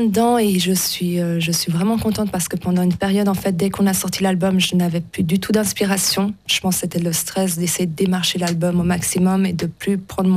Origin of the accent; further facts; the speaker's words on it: Geneva, Switzerland; vu qu'on est de Genève.